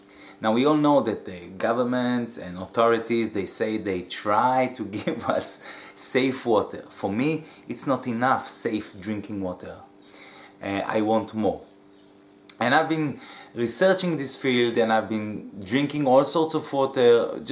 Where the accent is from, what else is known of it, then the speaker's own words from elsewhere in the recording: Israel; I'm from Israel